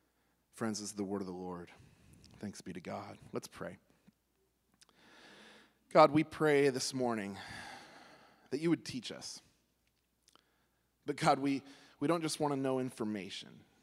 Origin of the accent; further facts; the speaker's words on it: California, United States; I'm from California originally, most of you know that, and I was just thinking about it yesterday, I have never lived more than an hour away from a beach.